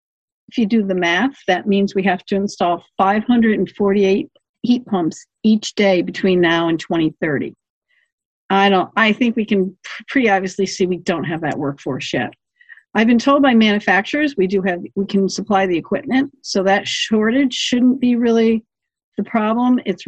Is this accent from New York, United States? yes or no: yes; New York, United States; But I am from New York State, and I'll use that as a basis, but it applies across the country.